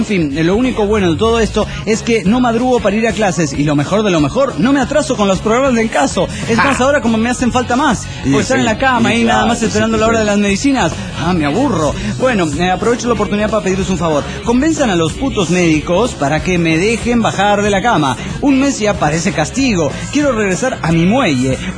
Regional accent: Alejandra, Santa Fe, Argentina; now in Córdoba, Argentina; No soy cordobés. Soy de Santa Fe, soy de Alejandra. Hace como 6 o 7 años que estoy aquí trabajando.

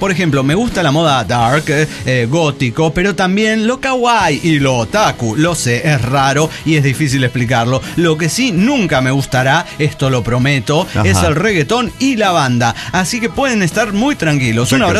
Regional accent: Querétaro, Mexico; de Querétaro, México.

